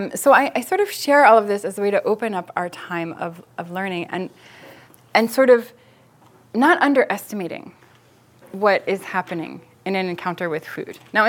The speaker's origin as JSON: {"language": "English", "town": "Baltimore", "region": "Maryland", "country": "United States", "tie": "born or raised there", "said": "Yeah, so I grew up in Baltimore, in kind of two different parts of Baltimore at least."}